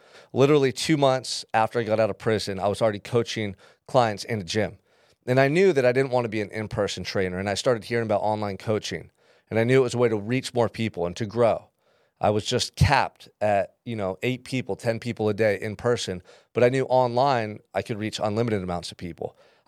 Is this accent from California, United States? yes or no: yes; Santa Barbara, California, United States; And it was really cool because Will lived here in Santa Barbara. He lived in my hometown, so he was close to me.